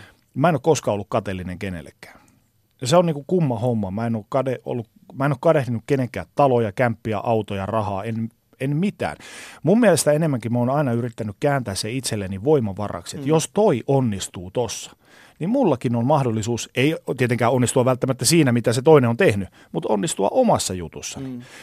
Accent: Oulu, North Ostrobothnia, Finland; Mä oon siis Oulusta alun perin kotoisin.

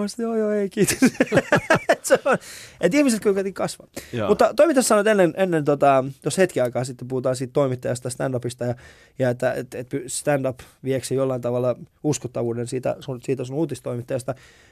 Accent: Vantaa, Uusimaa, Finland; siis mä oon kasvanut siis Koivukylään. Mä oon hengailu eniten Koivukylässä, koska se on ollut se paikka niin kuin lähellä sitä Havukoskea. Niin Vantaan Koivukylässä, niin hengailu siellä.

